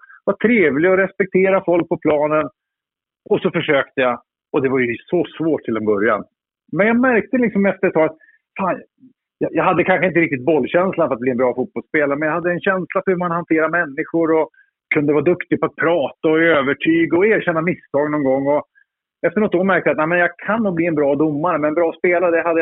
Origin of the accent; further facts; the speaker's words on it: Luleå, Norrbotten County, Sweden; Jag följde ju fotboll som ung kille hemma i Luleå.